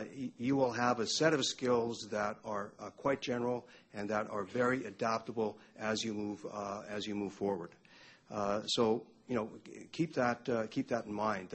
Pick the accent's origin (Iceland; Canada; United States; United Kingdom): Canada; Ontario; also born or lived in Manitoba; now in Montreal, Canada; I'm from Northwestern Ontario. I did my BA at the University of Manitoba quite a few years ago. I've been at McGill for 26 years